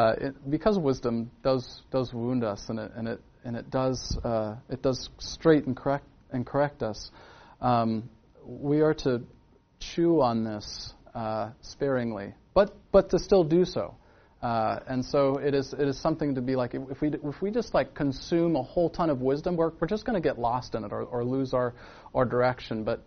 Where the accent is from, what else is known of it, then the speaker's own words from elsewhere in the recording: California, United States; I grew up in the Silicon Valley, so I had to Google what an ox goad was